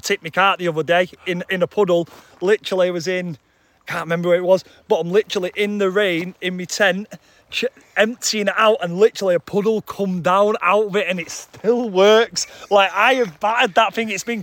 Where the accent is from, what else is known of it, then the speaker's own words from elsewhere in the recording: Manchester, North West England, United Kingdom; I'm from Manchester.